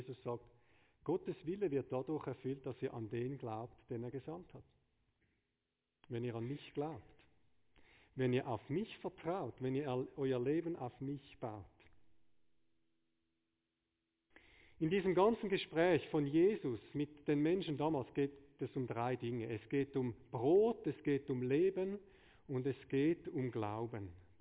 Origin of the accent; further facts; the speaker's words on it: Switzerland; das ist wie so mein tägliches Gipfeli, jetzt als Schweizer.